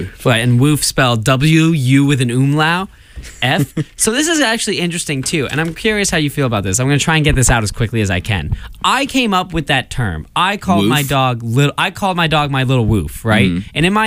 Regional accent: Topeka, Kansas, United States; I am from Kansas. Topeka.

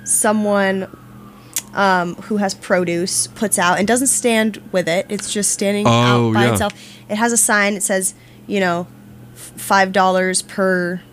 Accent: Auckland, New Zealand; So we grew up in Auckland, which is in the North Island, and that's more, you know, that's like a real city.

